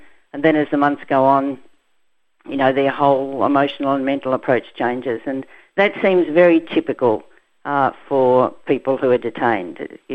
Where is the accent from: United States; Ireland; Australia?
Australia; I'm an Australian citizen like everybody else.